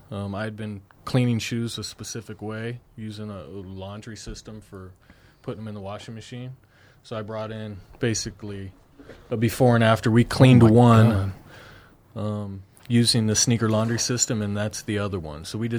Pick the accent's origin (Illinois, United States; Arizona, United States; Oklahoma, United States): Arizona, United States; Tucson; now in Phoenix, United States; I'm from Tucson, Arizona.